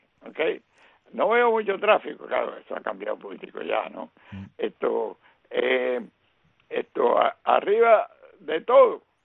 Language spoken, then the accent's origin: Spanish; Cuba; en mi niñez en Cuba